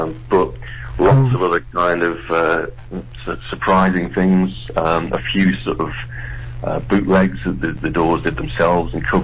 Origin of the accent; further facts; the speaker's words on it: North West England, United Kingdom; All local lads. I'm from the Wirral myself.